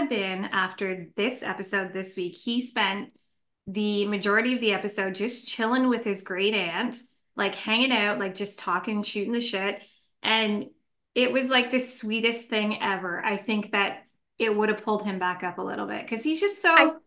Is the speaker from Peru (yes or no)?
no; Canada; accent: Canadian; My Canadian accent just came out so bad there.